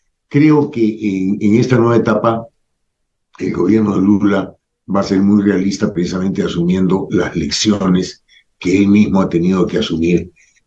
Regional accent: Peru; Nosotros como peruanos ya no tenemos que ver en la conformación de la agenda ni en las fechas.

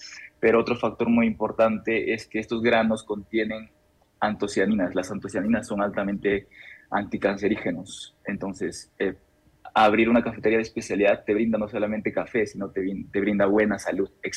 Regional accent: La Convención, Cusco, Peru; Por ejemplo, en la provincia de la Convención de donde yo soy, les puedo comentar un poquito la experiencia.

